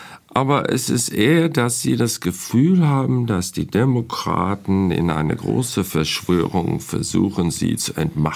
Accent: Wyoming, United States; German is a second language; moved away; Ja, ich komme aus Wyoming

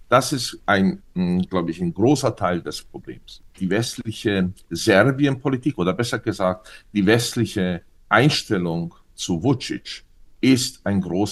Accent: Brčko, Brčko District, Bosnia & Herzegovina; auch zum Beispiel auch meine Heimatstadt Brčko und noch andere Ortschaften

